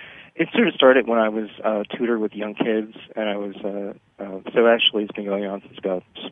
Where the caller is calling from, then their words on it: San Francisco, California, United States; I'm calling from San Francisco.